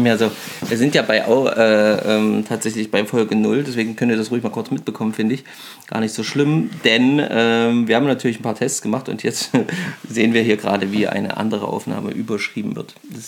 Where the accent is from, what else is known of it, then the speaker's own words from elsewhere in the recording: Thuringia, Germany; now in Naumburg, Germany; Ich komme aus Naumburg oder wohne jetzt mittlerweile in Naumburg, komme ursprünglich aus Thüringen, aber jetzt eben Naumburger seit über 15 Jahren.